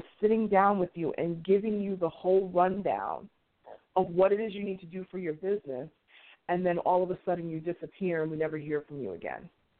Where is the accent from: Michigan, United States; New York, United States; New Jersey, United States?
New York, United States; Queens; And he's from my hometown, Queens, New York.